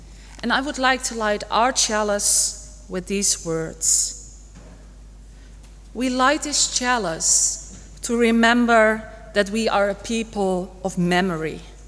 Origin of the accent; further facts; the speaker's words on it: Amsterdam, North Holland, Netherlands; English is a second language; I'm from the Netherlands, and I'm a ministry student at Unitarian College together with Gavin.